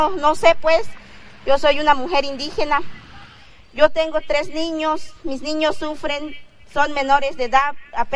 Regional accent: Simojovel, Chiapas, Mexico; yo vengo de allá de Simojobel, aunque sea sufriendo

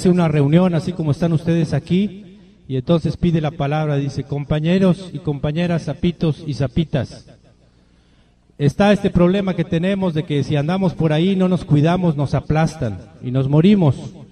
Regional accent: Chiapas, Mexico; Nosotros venimos de Chiapas, que es también parte de México.

